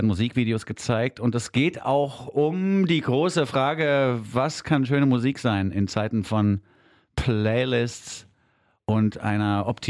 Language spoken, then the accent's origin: German; Frankfurt, Hesse, Germany; sage ich jetzt mal ganz kurz zwischendurch als Frankfurter.